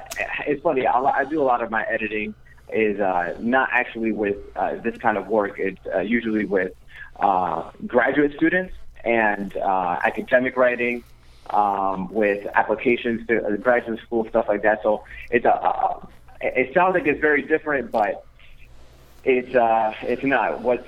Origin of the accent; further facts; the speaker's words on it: Brooklyn, New York, United States; You know, I'm from Brooklyn, and Brooklyn in the late 80s, early 90s, you know, it's a jungle. It's crazy. And my parents came from the Dominican Republic and tried to create a life for me.